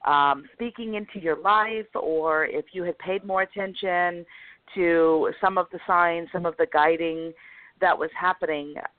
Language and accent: English; Mid-Atlantic, United States; accent: East Coast; Yeah, it is probably a bit of my accent because I was born outside of D.C. and stayed kind of in the Mid-Atlantic area. So there was a lot of influence from Pennsylvania, New Jersey, New York, and so you can definitely detect that East Coast accent in me